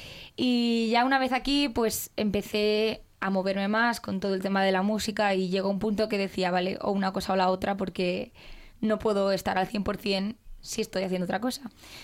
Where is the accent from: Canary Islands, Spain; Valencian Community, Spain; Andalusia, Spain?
Valencian Community, Spain; Valencia; now in Madrid, Spain; De Valencia.